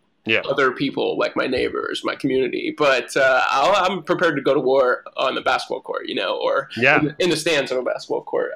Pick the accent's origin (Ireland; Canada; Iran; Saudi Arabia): Canada; now in Jacksonville, United States; as a Canadian living in Northeast Florida right now, living in Jacksonville